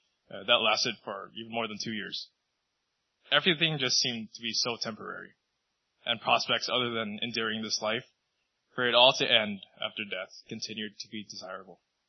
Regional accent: Union City, California, United States; also born or lived in Philippines; I'm 19 years old. I grew up in Union City for the vast majority of my life. I moved over here when I was about 3 or 4 from the Philippines.

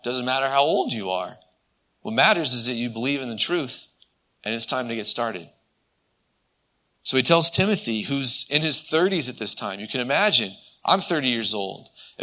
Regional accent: Hayward, California, United States; born there; But you can tell now. I was born in Hayward. I was raised in this church.

